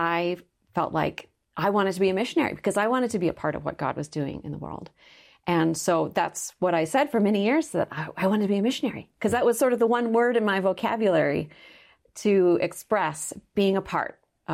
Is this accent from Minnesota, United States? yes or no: yes; Minnesota, United States; So I'm from Minnesota.